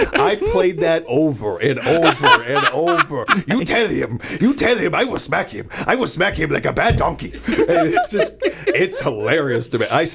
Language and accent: English; United States; This is the weird crux of being an American and the stereotypes that we have throughout the rest of the world in some ways.